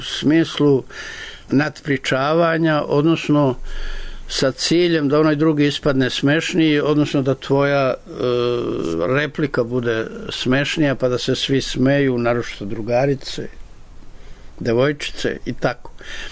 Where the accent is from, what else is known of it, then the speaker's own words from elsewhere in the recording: Murtenica, Šumadija and Western Serbia, Serbia; E, ja sam došao iz Murtenice.